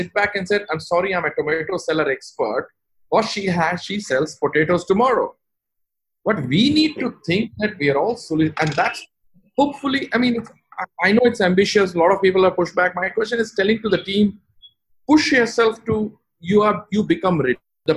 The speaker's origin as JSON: {"language": "English", "country": "Togo", "said": "And I am from Togo."}